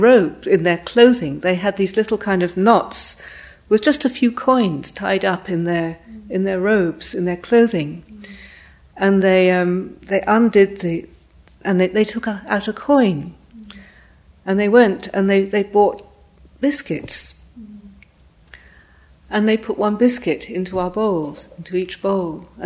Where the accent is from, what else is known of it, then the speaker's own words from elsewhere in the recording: Scotland, United Kingdom; And also it's in my home country. I come from Scotland.